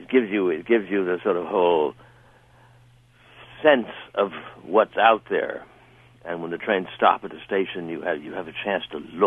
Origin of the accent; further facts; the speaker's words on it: New York, United States; also born or lived in Vermont, United States; growing up in New York and Vermont, where essentially there was no horizon, and the sun would go down in the afternoon at 4 o'clock behind the hills, and in New York behind the buildings